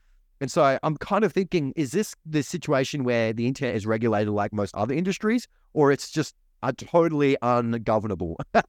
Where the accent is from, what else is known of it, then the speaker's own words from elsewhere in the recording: Australia; I'm an Australian, but in the US, it's a free country.